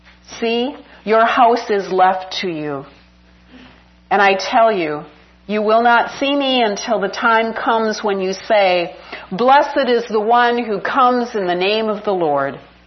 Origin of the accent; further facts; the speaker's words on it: Midwest, United States; I grew up in the Midwest where at night, because it's dark in the city, you can really see a lot of stars.